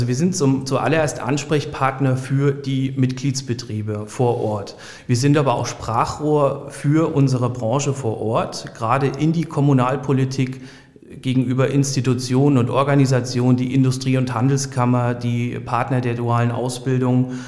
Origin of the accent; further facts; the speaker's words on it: Fulda, Hesse, Germany; Also Fulda und die Rhön ist meine Heimat, meine private Heimat und auch meine berufliche Heimat. Ich bin dort sehr gerne